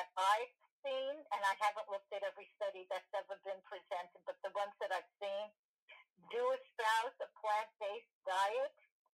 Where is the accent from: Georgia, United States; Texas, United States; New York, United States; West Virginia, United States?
New York, United States; moved away as an adult; also born or lived in Florida; now in Costa Rica; And I'm from New York, born in New York, and spent 18 and a half years in New York, and then moved to Florida. And now, long story, it doesn't matter, I'm in Costa Rica.